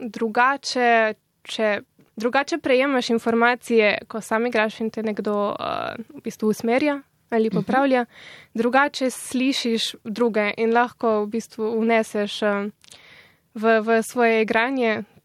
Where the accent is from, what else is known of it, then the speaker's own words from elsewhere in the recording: Littoral, Slovenia; Malo imam srečo, da sem Primorka in sem v bližini Trsta